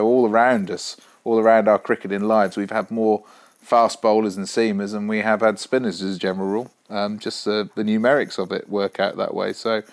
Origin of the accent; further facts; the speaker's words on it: England, United Kingdom; And the real sad thing from my perspective as an Englishman is that none of them are English.